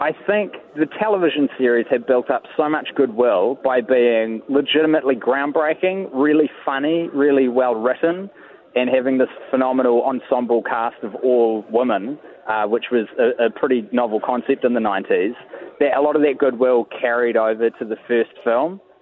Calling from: Auckland, New Zealand; I'm actually inside of Britomart, and you're hearing the, I think, the CityLink rail network being constructed around me.

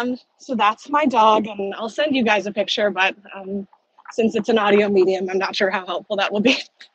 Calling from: North Carolina, United States; calling from North Carolina, but actually today I'm in Phoenix, Arizona.

